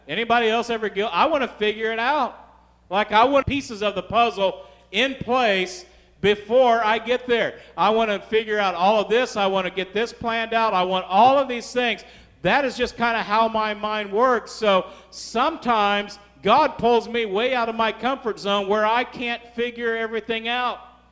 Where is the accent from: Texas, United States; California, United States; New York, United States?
Texas, United States; I didn't want to say, hey, yeah, we're from Texas.